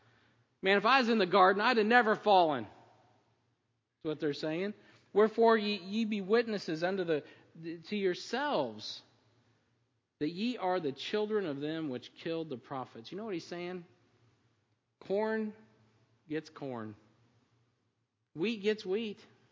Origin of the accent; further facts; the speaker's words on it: Missouri, United States; I'm from Missouri. We're stubborn.